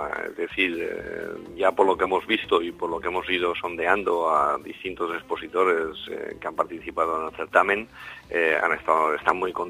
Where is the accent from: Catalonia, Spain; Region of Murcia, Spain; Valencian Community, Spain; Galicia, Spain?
Valencian Community, Spain; Castellón; Y ellos todos somos de Castellón.